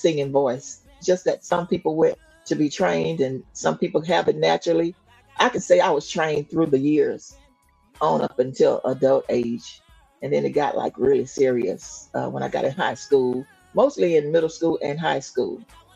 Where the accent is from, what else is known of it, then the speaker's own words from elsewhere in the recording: Houston, Texas, United States; also born or lived in Louisiana; I'm from Houston, Texas. I was born in Louisiana, but I'm from Houston, Texas. I've been here for many years now.